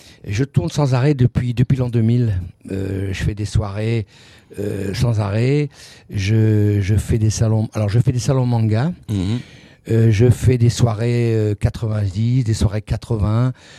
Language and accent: French; Hauts-de-France, France; Parce que d'abord, moi, je suis un petit gars du Nord, vous savez, je viens du Pas-de-Calais.